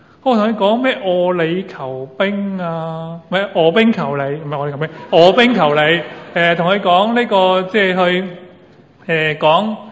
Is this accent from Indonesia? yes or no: no; China; 我们中国人讲这个孔夫子说今之孝者是为能养